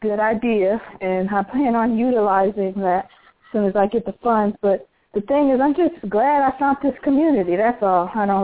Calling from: St. Louis, Missouri, United States; from St. Louis, Missouri.

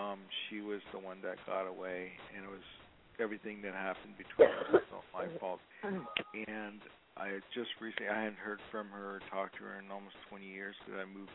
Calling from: Los Angeles, California, United States; I'm calling from Los Angeles.

